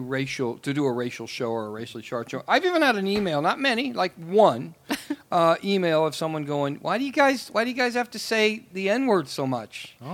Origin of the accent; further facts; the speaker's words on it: Midwest, United States; As a comic growing up in the Midwest, it was amazing to watch language just become this thing that had to be avoided.